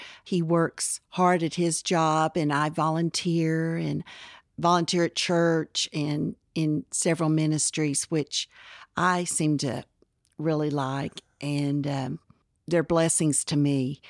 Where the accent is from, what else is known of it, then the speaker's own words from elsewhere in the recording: Dallas, Texas, United States; I grew up in Dallas.